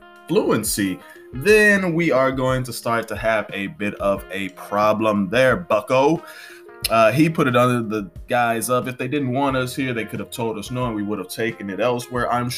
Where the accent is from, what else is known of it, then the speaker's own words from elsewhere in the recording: Louisiana, United States; Louisiana, John Kennedy. That's my home state, man.